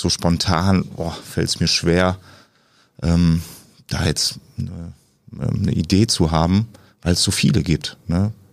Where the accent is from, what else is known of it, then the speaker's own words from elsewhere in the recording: Essen, North Rhine-Westphalia, Germany; ist natürlich meine Heimatstadt